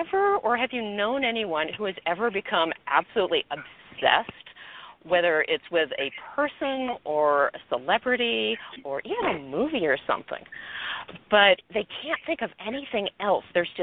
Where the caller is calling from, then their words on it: California, United States; I too am in sunny Southern California. However, I live up in the mountains.